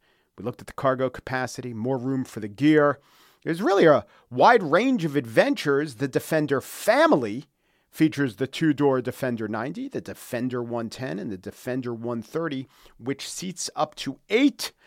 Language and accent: English; New York, United States; So I'm from Long Island